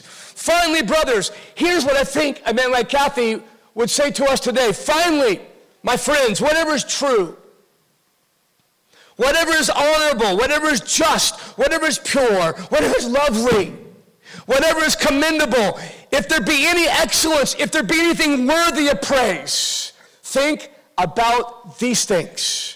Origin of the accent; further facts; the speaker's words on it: Costa Mesa, California, United States; growing up in Orange County, Costa Mesa, a little church called Harbor Assembly of God.